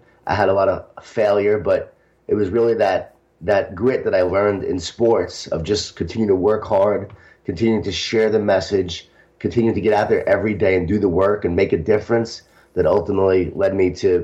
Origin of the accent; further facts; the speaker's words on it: Smithtown, New York, United States; I was a high school athlete in Long Island, New York. I grew up in Smithtown, New York, Jewish Italian family, a lot of food, a lot of guilt, a lot of wine, a lot of whining